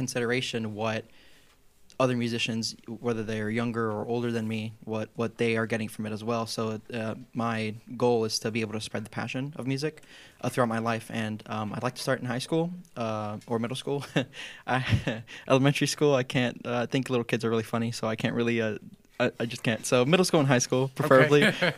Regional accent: Naples, Florida, United States; just people in the area because I'm from Naples.

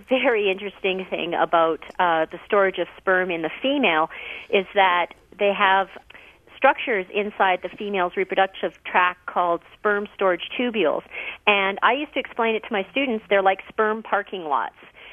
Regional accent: Canada; I'm a Canadian, and I started out at the University of Alberta in Edmonton, Alberta, Canada

